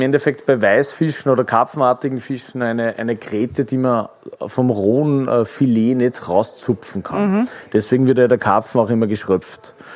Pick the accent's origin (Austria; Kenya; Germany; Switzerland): Austria; Upper Austria; wir sind am Attersee aufgewachsen.